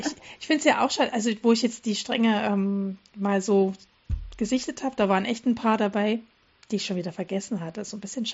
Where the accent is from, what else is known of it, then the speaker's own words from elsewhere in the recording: Dresden, Saxony, Germany; weil ich in meiner alten Heimatstadt gearbeitet habe in Dresden.